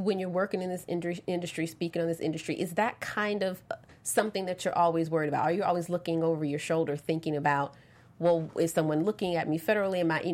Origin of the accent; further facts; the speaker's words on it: Georgia, United States; Well, I'm originally from Georgia.